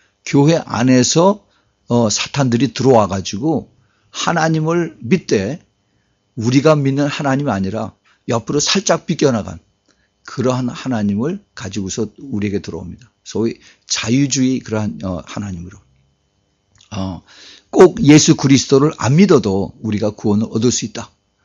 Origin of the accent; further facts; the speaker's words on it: South Korea; 내가 한국 사람이라니까 인삼을 보여주면서